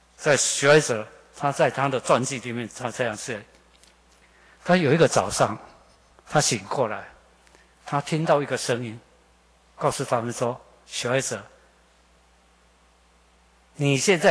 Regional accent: Taiwan; 这些宣教师就是因为爱我们台湾人，爱我们在台湾的灵魂

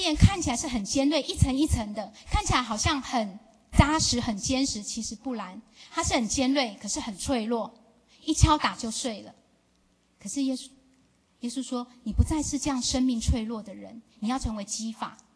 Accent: Taiwan; 有许多的外国人来到了我们台湾来工作

